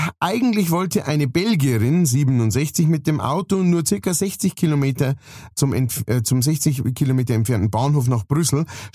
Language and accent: German; Straubing, Bavaria, Germany; jetzt gibt's in Straubing, meiner Heimatstadt